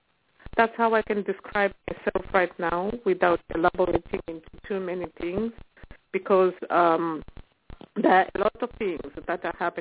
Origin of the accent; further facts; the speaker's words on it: Zimbabwe; now in Australia; I'm from Zimbabwe. I live here in Australia, and I work as a registered nurse.